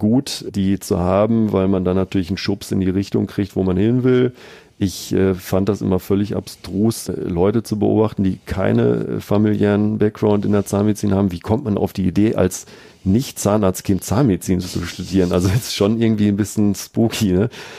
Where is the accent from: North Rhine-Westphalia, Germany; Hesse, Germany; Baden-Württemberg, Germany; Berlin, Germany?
North Rhine-Westphalia, Germany; Bielefeld; nahe meiner Heimatstadt Bielefeld